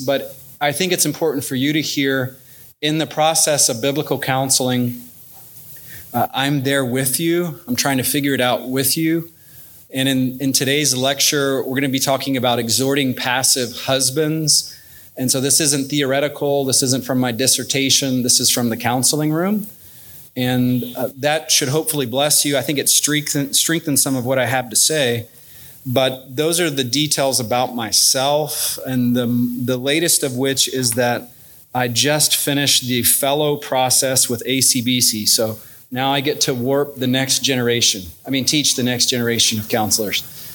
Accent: Georgia, United States; So I am not a Californian by birth, though. I'm a Georgia native. Any Georgians in here?

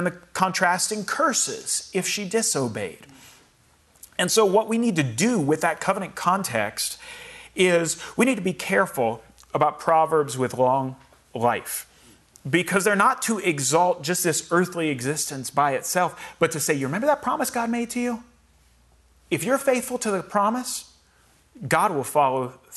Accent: Indiana, United States; So I grew up in Indiana, and there it was commonly said that Indiana is the crossroads of America.

